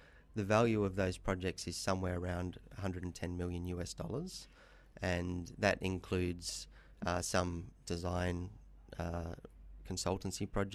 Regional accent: Gold Coast, Queensland, Australia; now in Kuala Lumpur, Malaysia; In 2011, we moved our headquarters from the Gold Coast, our hometown in Australia, to Kuala Lumpur.

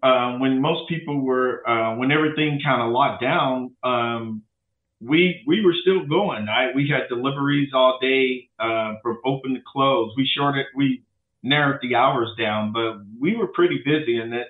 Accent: St. Louis, Missouri, United States; you know, I'm from St. Louis.

